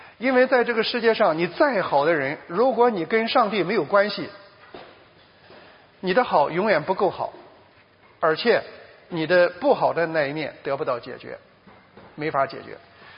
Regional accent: China; 所以我们中国人，我们也有很多宗教，我们到庙里边去拜，是吧？

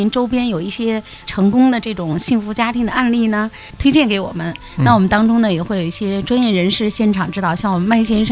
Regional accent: China

